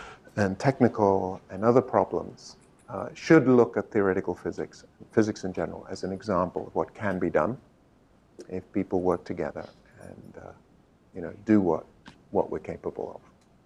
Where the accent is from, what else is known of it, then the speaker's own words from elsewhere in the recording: South Africa; I was born in South Africa and spent my childhood in Africa, had my best ever teacher in Africa.